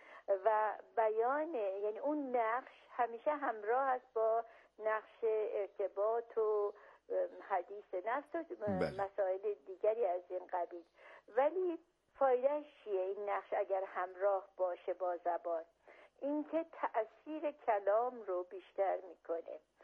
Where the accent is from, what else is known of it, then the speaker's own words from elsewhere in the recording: Iran; هویت ما که ایرانی هستیم زبان فارسی است که ما رو به هم پیوند میده